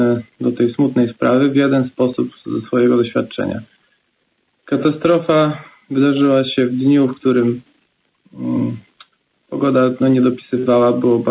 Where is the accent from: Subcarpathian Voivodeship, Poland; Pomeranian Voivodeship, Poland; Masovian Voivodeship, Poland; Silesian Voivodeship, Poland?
Pomeranian Voivodeship, Poland; Gdańsk; pochodzę z Gdańska